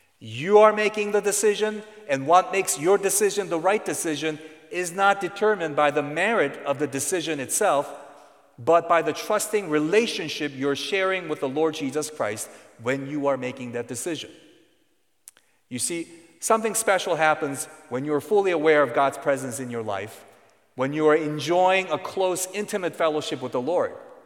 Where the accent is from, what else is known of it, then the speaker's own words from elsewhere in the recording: Broadview Heights, Ohio, United States; I'm from Broadview Heights.